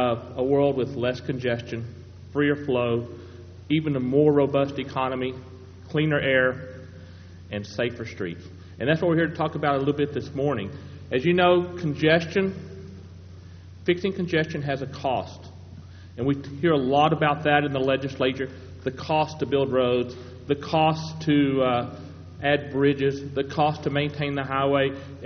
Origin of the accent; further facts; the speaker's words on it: San Antonio, Texas, United States; In my hometown of San Antonio, it's over $400 million.